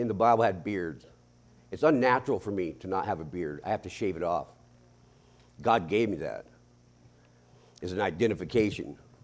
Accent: Alaska, United States; Because I will not back up on what I am as an American or what I am as a Christian or an Alaskan.

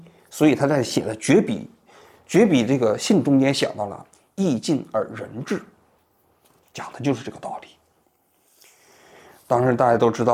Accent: China; 我们是中国人，中国文化就是我们的精神遗产

